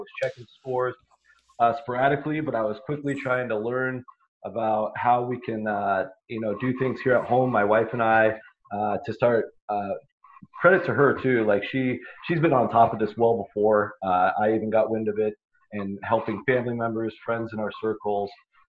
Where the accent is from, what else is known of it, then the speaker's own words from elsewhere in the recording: Seattle, Washington, United States; the team I've always been closely affiliated with growing up in Seattle.